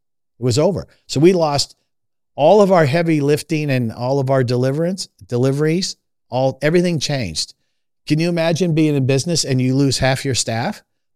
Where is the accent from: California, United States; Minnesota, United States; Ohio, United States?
California, United States; And believe me, as one who was born and raised in California, the woke experiment over the last 20 years is not recent.